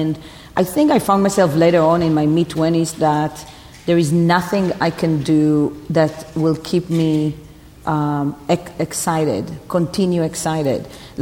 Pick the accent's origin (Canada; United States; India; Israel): Israel; My I grew up in actually in Nebrak, very close to Tel Aviv